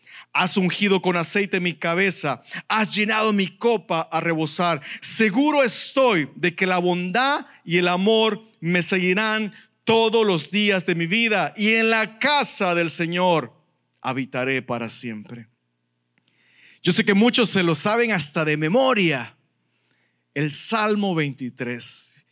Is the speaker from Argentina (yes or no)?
no; El Salvador; born there; moved away; yo nací en El Salvador, del momento que me vine para acá